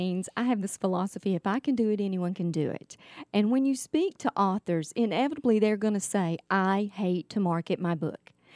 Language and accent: English; North Carolina, United States; I was on tour with … in my home state of North Carolina.